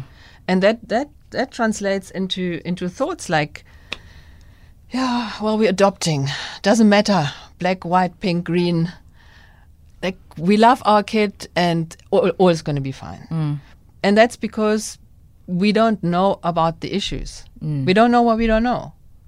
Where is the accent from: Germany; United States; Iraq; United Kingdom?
Germany; moved away; I mean, I maybe also because I grew up in Germany, I wasn't really so clued up about the dynamics here. And then when I moved here